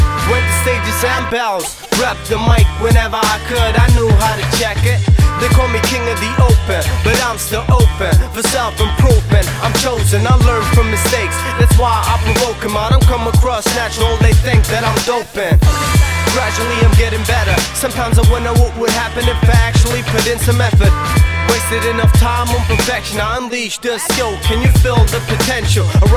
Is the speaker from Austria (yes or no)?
yes; Vienna, Austria; English is a second language; I was born and raised in Vienna, you can say what you want, but I'll stay true to my town.